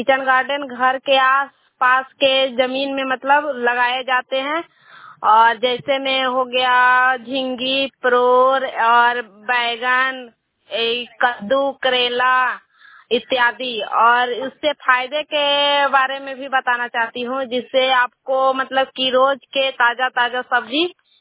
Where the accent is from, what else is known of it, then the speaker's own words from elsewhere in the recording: Badesara, India; मैं बड़ेसरा से हूँ, मैं सोहा पंचायत के रहने वाली हूँ।